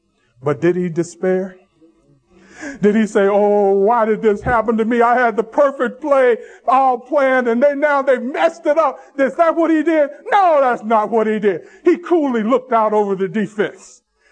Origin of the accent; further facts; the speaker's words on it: Tennessee, United States; Most of you know I'm from Tennessee.